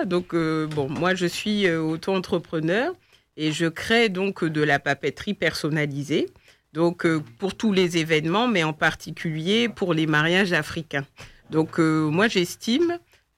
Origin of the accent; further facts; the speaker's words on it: Lille, Hauts-de-France, France; born there; donc du coup, je suis née à Lille, tout ça. Je suis originaire de la République centrafricaine. Mais ce qu'on oublie aussi, c'est que maman est aussi congolaise, hein, de RDC.